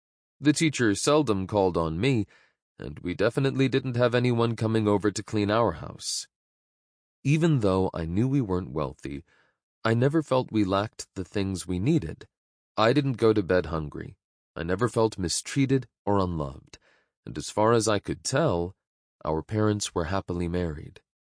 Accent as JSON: {"language": "English", "town": "Orange Park", "region": "Florida", "country": "United States", "tie": "born there", "said": "They moved to Orange Park, Florida to start their family, and that's where I was born in December 1960."}